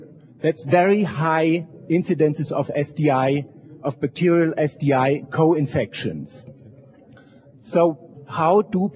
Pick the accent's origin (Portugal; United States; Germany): Germany; I'm from Germany. I'm working at the Robert Koch Institute in Berlin.